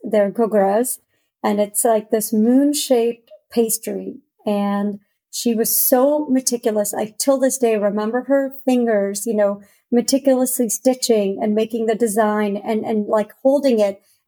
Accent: India; I grew up in India, so we lived in a multi-generational household, 3 stories, and all the families lived together, eat together.

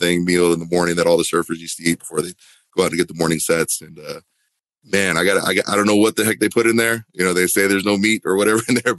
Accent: Huntington Beach, California, United States; Huntington Beach was a big melting pot of a place with, you know, a lot of different cultures and a lot of different great food.

